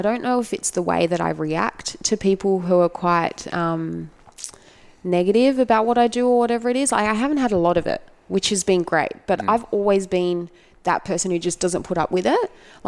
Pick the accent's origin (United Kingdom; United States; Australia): Australia; Australia is of course up there because I am Australian.